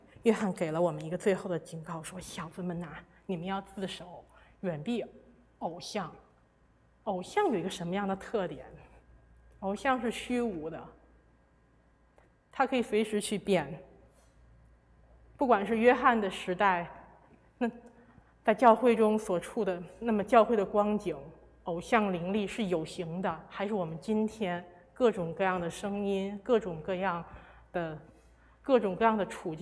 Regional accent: China; 用我们中国人的话说，就是他在吊着那一口气

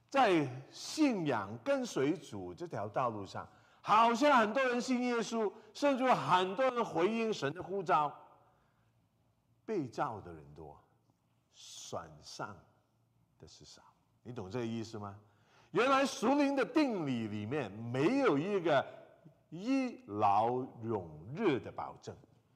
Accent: Hong Kong; moved away as an adult; also born or lived in Saskatoon; 我是从香港土生土长，什么叫下雪从来都没有见过

